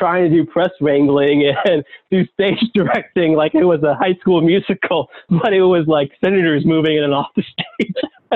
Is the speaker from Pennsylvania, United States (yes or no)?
no; Ocoee, Florida, United States; You know, I was growing up in Ocoee, Florida, outside of Orlando, Florida. You could just consider it part of Orlando, Florida.